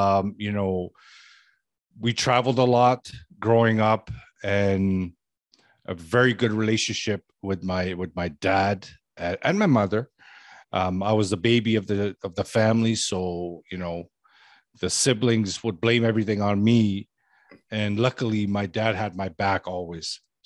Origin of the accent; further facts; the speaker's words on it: Toronto, Ontario, Canada; I grew up in Toronto, Canada, and surrounding areas.